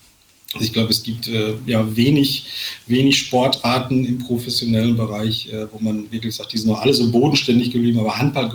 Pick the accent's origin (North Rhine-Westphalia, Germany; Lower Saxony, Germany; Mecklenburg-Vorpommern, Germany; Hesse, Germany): North Rhine-Westphalia, Germany; Ich komme aus dem Sauerland